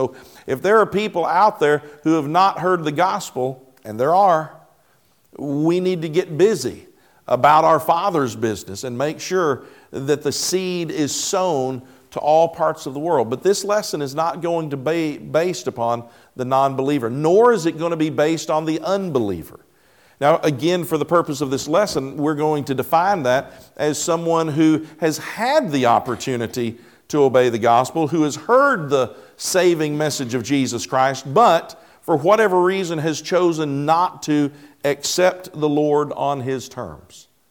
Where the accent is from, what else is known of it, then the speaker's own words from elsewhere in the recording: Henderson, Tennessee, United States; I was raised in Tennessee, raised in Henderson, and so we were in Henderson one day.